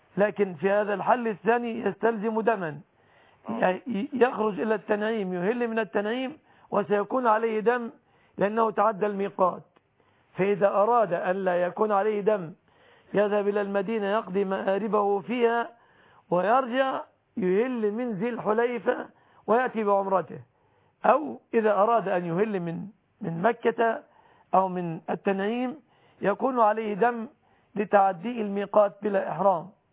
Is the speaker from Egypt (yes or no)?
yes; Egypt